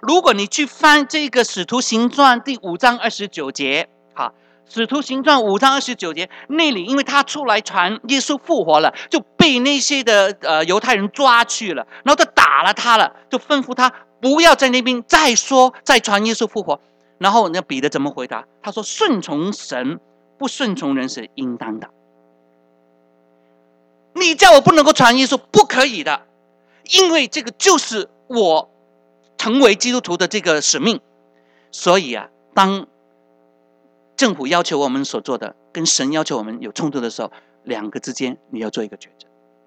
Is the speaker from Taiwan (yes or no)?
no; China; 我们中国人